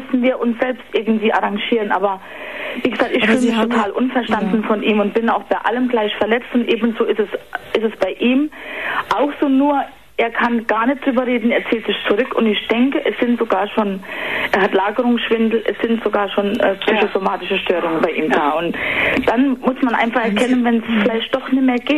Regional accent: Bundenbach, Rhineland-Palatinate, Germany; Ich komme aus Bundenbach, dem Hunsrück.

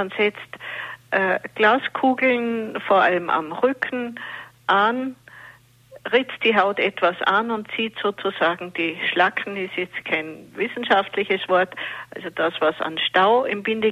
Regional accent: Munich, Bavaria, Germany; also born or lived in Vienna / Upper Austria; now in Austria; Ich bin an sich in München aufgewachsen, habe in Wien Medizin studiert

